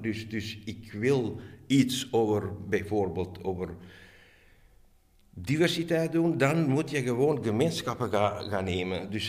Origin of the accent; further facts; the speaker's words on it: Mechelen, Antwerp, Belgium; ik ben een Mechelaar.